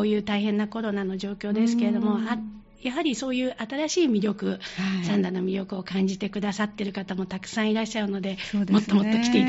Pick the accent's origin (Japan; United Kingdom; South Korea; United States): Japan; Kansai; 私関西人なんで